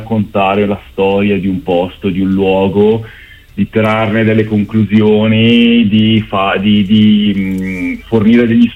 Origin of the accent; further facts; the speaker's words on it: Bergamo, Lombardy, Italy; noi che siamo cresciuti a Bergamo e nella provincia di Bergamo